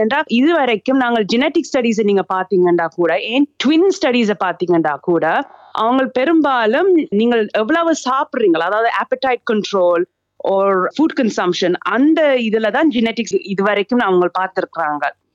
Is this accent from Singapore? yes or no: yes; Singapore; also born or lived in Sri Lanka / Australia; நான் வந்து பிறந்தது ஸ்ரீலங்கால, ஆனா நான் அங்க வளரல, சிங்கப்பூர்லயும் மெல்பர்ன்லயும் தான் நான் பெரும்பாலும் வளர்ந்தேன்.